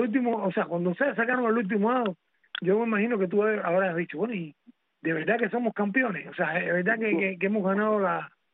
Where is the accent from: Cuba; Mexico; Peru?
Cuba; Bejucal, Mayabeque; Yo soy de Bejucal.